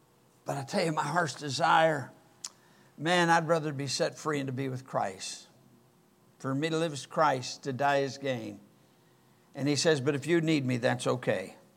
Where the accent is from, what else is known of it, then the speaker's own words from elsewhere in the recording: Michigan, United States; I'm from Michigan. I know there are people in the South don't thank God to save people in Michigan. But I was even in Michigan when he saved me.